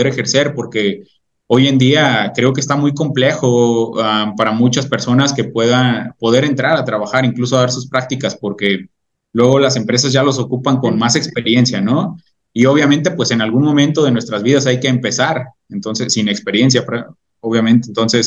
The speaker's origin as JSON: {"language": "Spanish", "town": "Jacona", "region": "Michoacán", "country": "Mexico", "tie": "born or raised there", "said": "Soy de Jacona, nací en Jacona, Michoacán. Es un pueblo que está, no, pueblo y ciudad, a un lado de Zamora."}